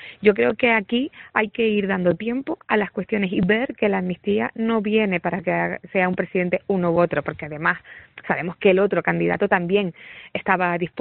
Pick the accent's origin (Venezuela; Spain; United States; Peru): Spain; Canary Islands; como diputada canaria